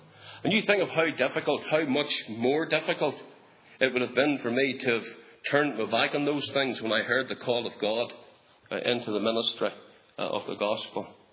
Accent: Northern Ireland, United Kingdom; We had a wee farm there between Carrieduff and Saintfield, about 50 acres.

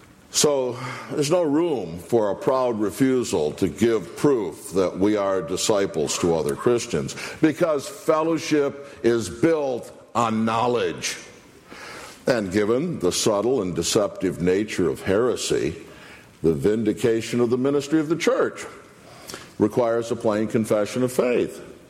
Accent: Stanton, Michigan, United States; thoroughly dispensational church I was raised in Stanton, Michigan.

